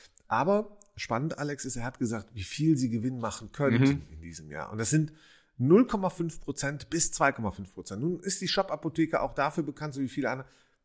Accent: Rhineland, Germany; jemand aus dem Rheinland, aus meiner Heimat

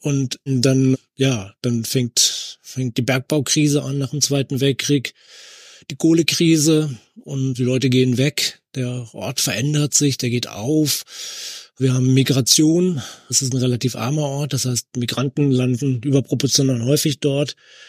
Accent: Dortmund, North Rhine-Westphalia, Germany; now in Göttingen, Germany; Ich bin ja in Dortmund geboren, bin in Dortmund aufgewachsen und lebe zwar schon relativ lange Zeit, also die deutlich größere Zeit meines Lebens in Göttingen.

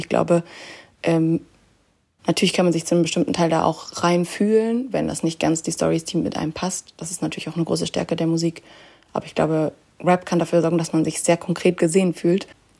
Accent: Hamburg, Germany; also born or lived in Vienna, Austria; Ich komme aus Hamburg und Wien.

